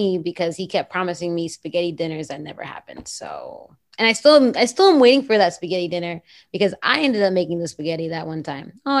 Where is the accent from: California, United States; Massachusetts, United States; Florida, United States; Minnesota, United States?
Florida, United States; Miami; I am from Miami. I do love stuff.